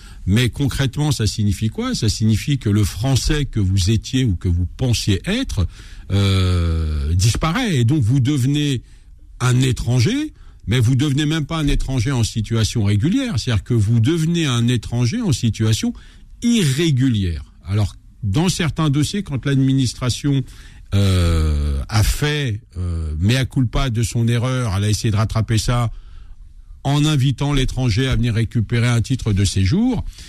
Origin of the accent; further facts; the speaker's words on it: France; born there; je suis né à l'étranger, je suis né en France mais de parents étrangers